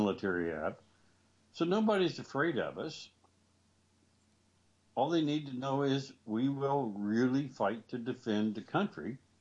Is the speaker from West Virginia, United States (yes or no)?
yes; West Virginia, United States; I grew up in West Virginia, Bob.